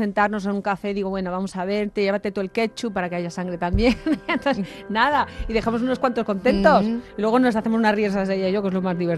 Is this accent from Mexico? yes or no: no; Madrid, Community of Madrid, Spain; nosotros somos de Madrid, éramos un grupo de Madrid